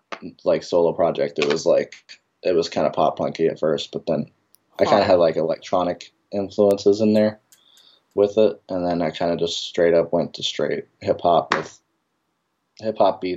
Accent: Sacramento, California, United States; I'm from Sacramento, California. Been here. I'm 23 years old. Been here forever, so.

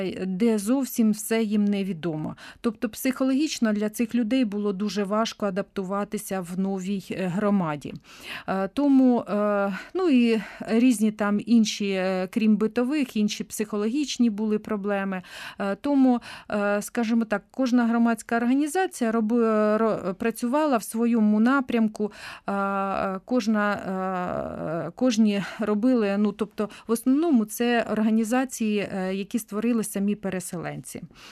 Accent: Sumy, Sumy Oblast, Ukraine

